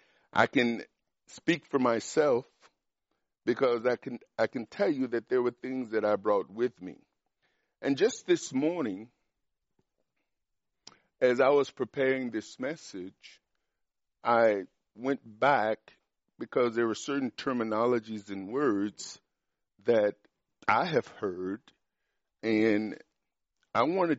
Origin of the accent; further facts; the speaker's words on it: Mississippi, United States; sometimes it's strange saying that being from Mississippi, a country boy